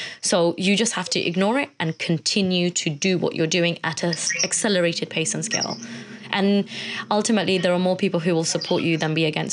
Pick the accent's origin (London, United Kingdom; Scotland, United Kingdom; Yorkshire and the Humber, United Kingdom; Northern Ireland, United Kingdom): London, United Kingdom; I'm an activist from East London trying to build bridges between communities who were attacking one another.